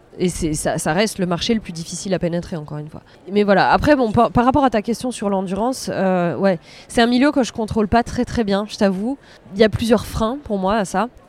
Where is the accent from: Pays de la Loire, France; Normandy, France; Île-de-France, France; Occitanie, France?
Normandy, France; J'ai grandi en Normandie, donc j'avais pas trop le choix, à vrai dire.